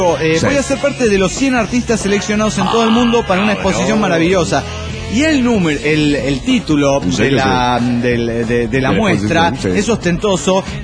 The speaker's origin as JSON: {"language": "Spanish", "town": "Cuauhtémoc", "region": "Chihuahua", "country": "Mexico", "said": "Hola, soy la autosuicida de Cuauhtémoc, Chihuahua, México."}